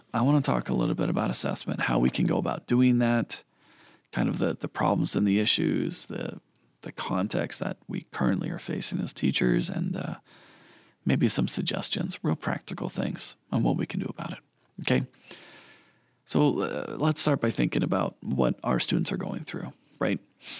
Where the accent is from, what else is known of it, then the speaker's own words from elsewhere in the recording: Texas, United States; I grew up in South Texas.